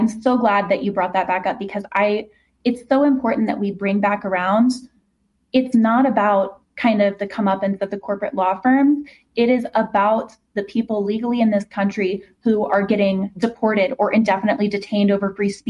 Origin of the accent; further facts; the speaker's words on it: Ohio, United States; I grew up in Ohio. I went to Ohio State and then I went to Harvard Law School.